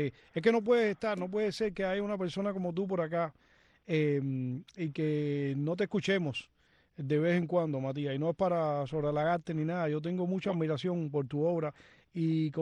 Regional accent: Cuba; now in Miami, United States; Sí, yo tuve el gusto de estar aquí cuando llegué de Cuba. Yo llegué hace 25 años y fui parte del grupo Prometeo

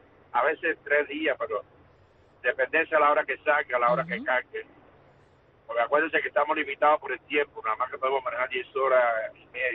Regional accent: Cuba; Yo quiero mandarle un saludo a Cuba, a todo mi pueblo

